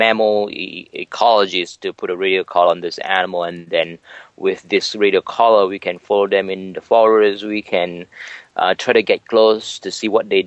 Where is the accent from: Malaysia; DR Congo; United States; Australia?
Malaysia; I'm from Malaysia, we got sun bears